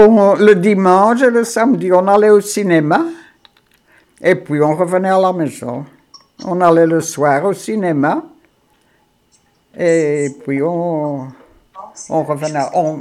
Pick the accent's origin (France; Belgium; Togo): Belgium; Molenbeek, Brussels-Capital Region; père est de descendante française et ma mère est flamande. Donc... Je suis bruxelloise. Je n'ai jamais habité Bruxelles. J'ai toujours habité Molenbeek.